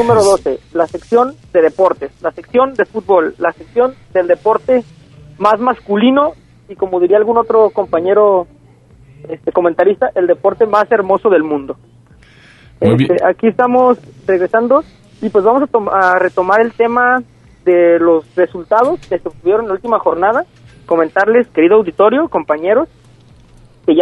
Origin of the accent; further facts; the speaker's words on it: Colotlán, Jalisco, Mexico; Hay algunos compañeros del equipo de Santa María que somos de Colotlán